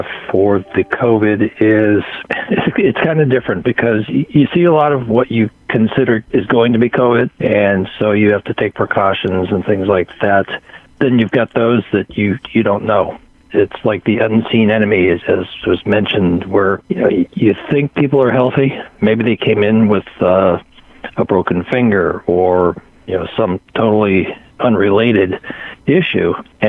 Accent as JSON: {"language": "English", "town": "Pittsburgh", "region": "Pennsylvania", "country": "United States", "said": "I'm from Pittsburgh, and so I just saw where UPMC is saying, it's time to get life moving again here."}